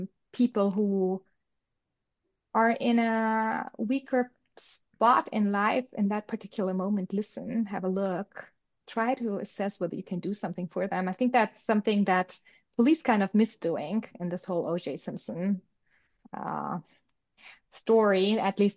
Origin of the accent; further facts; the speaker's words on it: Germany; English is a second language; also born or lived in New York City; Being German, my accent used to be a little better. I used to live in New York City.